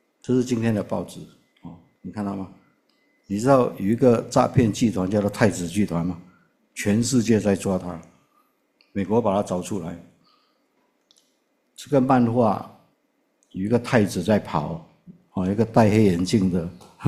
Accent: Fujian, China; accent: Hokkien; 我们福建话讲一条瓦灵啊

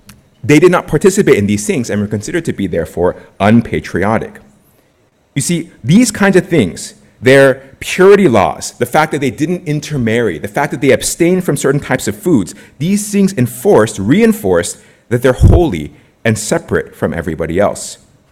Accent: United States; accent: American; Now, for me, I grew up in the U.S. I'm Korean by ethnicity. You can tell by my accent that I'm American, I think, hopefully.

